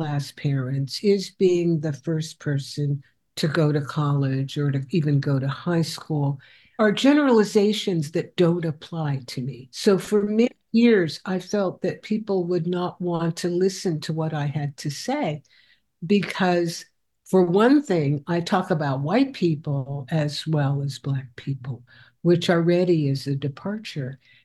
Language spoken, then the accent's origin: English; Oakland, California, United States; also born or lived in North Carolina; So I'm from the West Coast. I'm from Oakland. And, you know, I moved to Oakland as a tiny infant in my mother's arms. So I'm a Californian. I am not a Southerner.